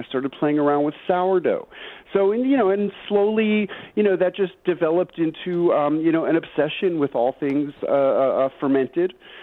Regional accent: New York City, New York, United States; I grew up in New York City, and I loved pickles.

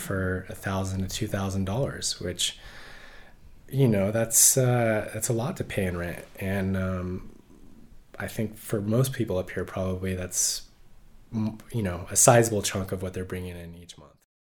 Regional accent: Squaw Valley, California, United States; enough to be born and raised Tahoe kid. Started back in 1980. I was born in Squaw Valley

